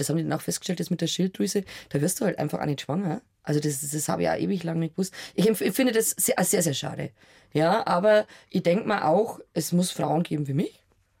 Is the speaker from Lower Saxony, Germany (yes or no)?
no; Bavaria, Germany; Aber ich liebe halt meine Heimat. Ich finde Bayern großartig. Ich bin wirklich begeistert, dass ich in diesem Land leben darf.